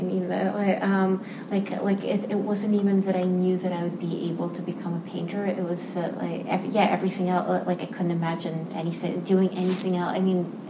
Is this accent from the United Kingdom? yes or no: no; Minsk, Belarus; English is a second language; I grew up in Minsk, which is this kind of post-industrial, like I barely ever even saw a forest